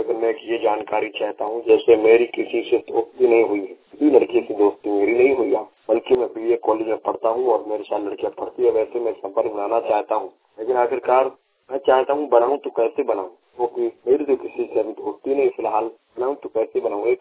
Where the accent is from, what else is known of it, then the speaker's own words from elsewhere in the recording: Uttar Pradesh, India; district Jalaun from UP का रहने वाला हूँ